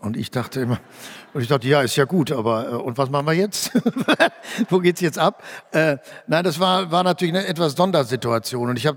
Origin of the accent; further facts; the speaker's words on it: Hamburg, Germany; Sie fand mich als Hamburgerin